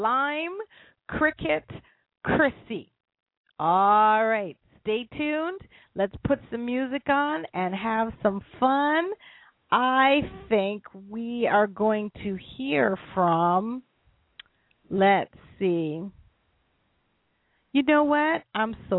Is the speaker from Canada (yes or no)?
yes; Canada; Forgive me, I'm Canadian.